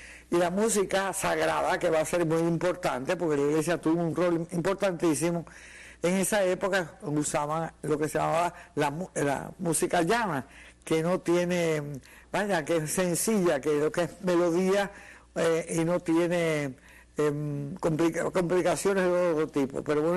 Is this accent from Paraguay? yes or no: no; Cuba; yo recuerdo que de niña en Cuba casi todo el mundo tocaba algún tipo de instrumento musical.